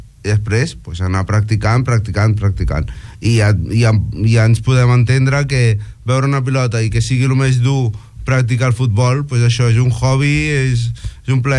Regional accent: Barcelona, Catalonia, Spain; és perquè soc de Montjuïc

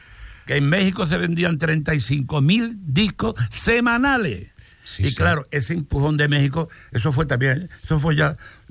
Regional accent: Dos Hermanas, Andalusia, Spain; Nosotros venimos de Sevilla de dos hermanas.

